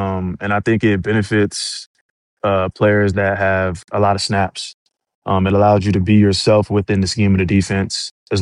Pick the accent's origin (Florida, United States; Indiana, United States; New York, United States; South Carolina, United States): Florida, United States; West Palm Beach; Man, you know, I'm a South Florida guy, so home is West Palm Beach, Florida.